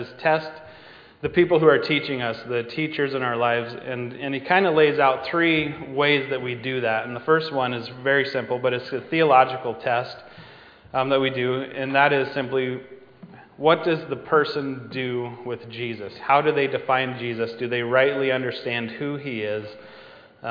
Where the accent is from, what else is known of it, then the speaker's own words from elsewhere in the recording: Wyoming, United States; I grew up in Wyoming, but Iowa tests of basic skills are a terrible thing.